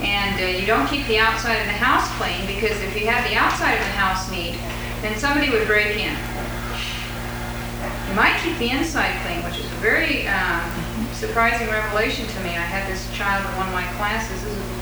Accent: Medford, Oregon, United States; I came from Medford, Oregon, and … was not allowed to stay overnight back in the 40s in Medford, Oregon. That tells you what kind of a town I grew up in, of 25,000 white people.

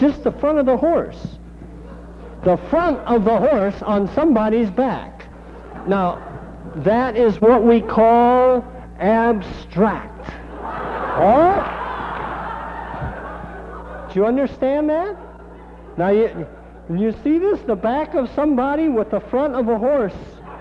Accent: Indiana, United States; I mean, I'm from Indiana, and we got covered bridges up the kazoo

